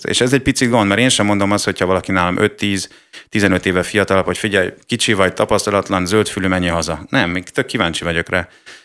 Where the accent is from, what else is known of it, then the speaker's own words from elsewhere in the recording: Budapest, Hungary; De hát valljuk be, én Budán nőttem fel.